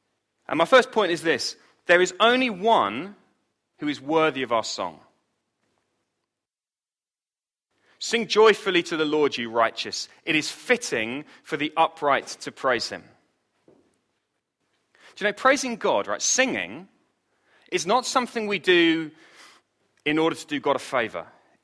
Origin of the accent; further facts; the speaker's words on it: England, United Kingdom; You see, we walked all the way up the mountain, being very English.